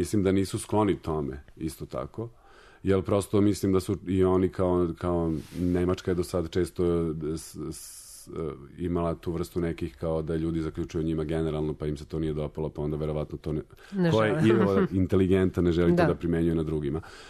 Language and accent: Serbian; Bosnia & Herzegovina; born there; zato što sam rođen u Bosni, a majka mi je iz Srbije, otac je Crnogorac, te to ono, prava jugoslovenska mešavina.